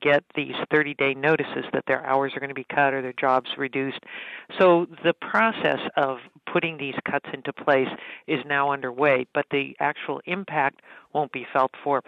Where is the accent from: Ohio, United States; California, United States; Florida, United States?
Ohio, United States; Youngstown; You know, I'm from Youngstown originally